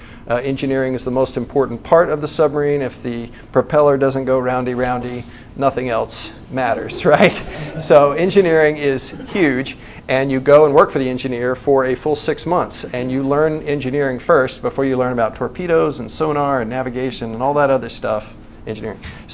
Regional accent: Arkansas, United States; I am from Arkansas originally, Whoopig Suey.

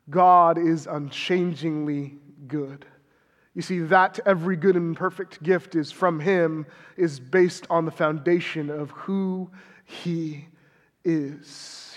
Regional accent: California, United States; and I'm from California, so we talk a lot about government deception when we talk about daylight savings.

